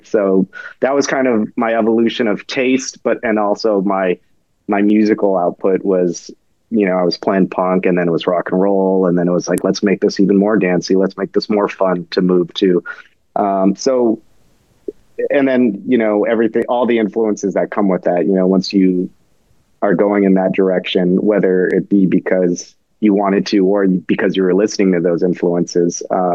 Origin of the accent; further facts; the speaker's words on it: San Diego, California, United States; I grew up in San Diego and I had never been there until I moved back recently.